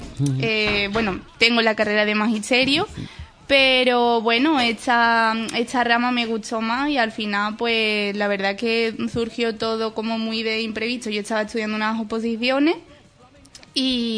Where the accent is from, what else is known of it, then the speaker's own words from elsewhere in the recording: Lebrija, Andalusia, Spain; Sí, yo soy de Lebrija.